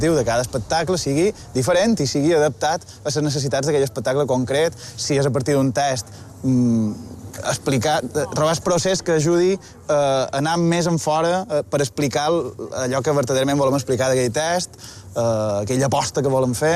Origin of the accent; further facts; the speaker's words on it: Balearic Islands, Spain; com a mallorquí, o persona que ha passat la major part de la seva vida a Mallorca